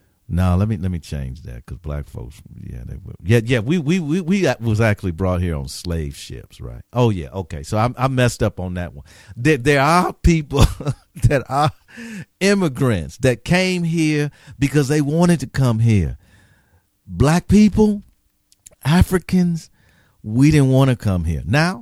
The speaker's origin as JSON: {"language": "English", "town": "Milwaukee", "region": "Wisconsin", "country": "United States", "tie": "born there", "said": "Mount Sinai Hospital, where I was born in Milwaukee, Wisconsin, just as precious."}